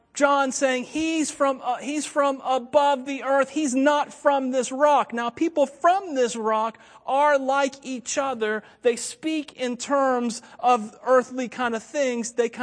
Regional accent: Wauchula, Florida, United States; accent: southern; I grew up in Wachula and I didn't have the accent that my classmates had, but it still rubbed off on me because I was from that geographic location.

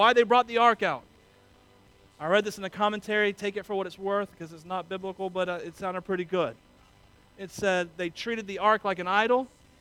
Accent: Cuba; I'm from Cuba. Forgive me. Spain was my motherland.

